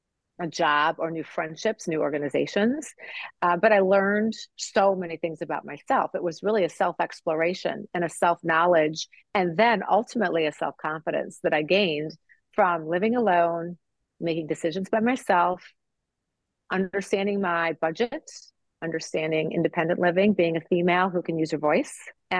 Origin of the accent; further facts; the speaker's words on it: Ohio, United States; moved away as an adult; now in Boston, United States; So I decided from my home state of Ohio that I would move and apply to graduate school and ended up in Boston.